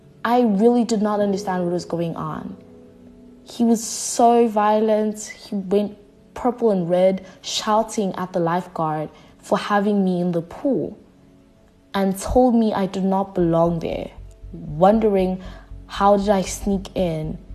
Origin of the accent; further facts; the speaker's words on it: Eswatini; now in South Africa; I'm black, female, and I'm also from another country. I'm from Eswatini.